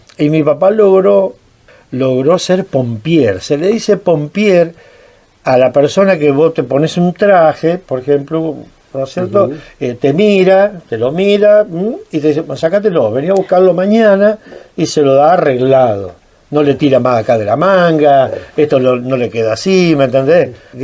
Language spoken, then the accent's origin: Spanish; Vila, Santa Fe, Argentina; born there; Nací en Vila, sí.